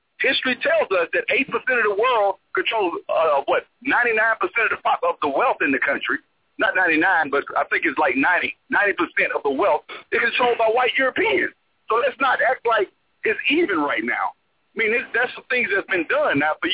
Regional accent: Montgomery, Alabama, United States; The dollars within your own community, just like in Montgomery. I'm from Montgomery.

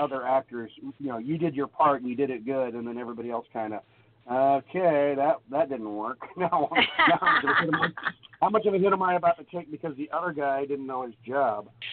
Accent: California, United States; Talking about egos, I grew up actually near Hollywood

